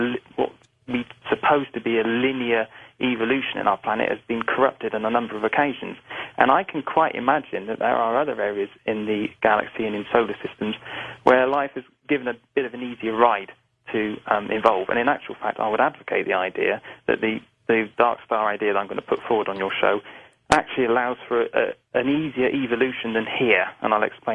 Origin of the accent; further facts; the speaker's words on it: United Kingdom; I accept, as most British people do, I know this is still quite controversial in America, but I accept Darwin's model of evolution.